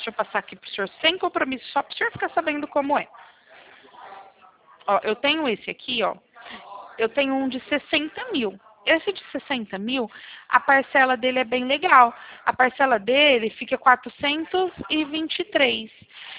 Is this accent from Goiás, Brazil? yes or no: no; Bebedouro, São Paulo, Brazil; aqui em Bebedouro, eu sou de Bebedouro.